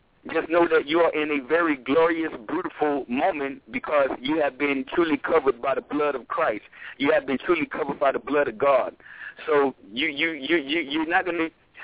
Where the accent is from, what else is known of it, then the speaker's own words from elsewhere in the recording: Georgia, United States; I'm 34 years of age, and I was born and raised in Georgia, and ever since I was born until the day I left Georgia, which was up to 2 years ago, Georgia has never had an earthquake.